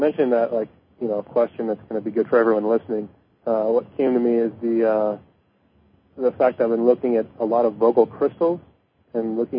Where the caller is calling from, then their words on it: Los Osos, California, United States; Los Osos, tiny town right on the coast near San Luis Obispo.